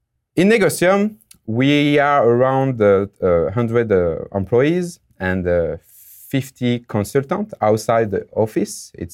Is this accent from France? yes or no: yes; France; English is a second language; now in Montreal, Canada; As you can hear with my beautiful accent, I'm from France, but living now in Canada, in Montreal, since 4 years.